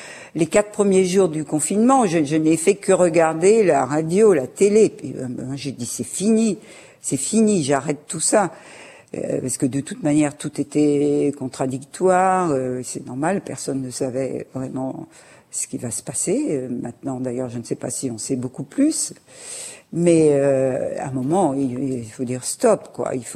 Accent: Berck, Hauts-de-France, France; born there; Je suis née à Berck où c'était les hôpitaux qui comptaient.

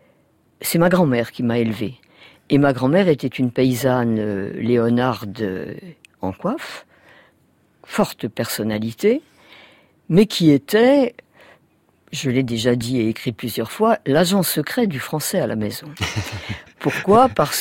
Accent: Brittany, France; first language Breton; French is a second language; C'est ma langue maternelle, parce que mes parents avaient décidé de m'apprendre le breton, de parler breton à la maison, avant ma contamination possible par l'école jacobine.

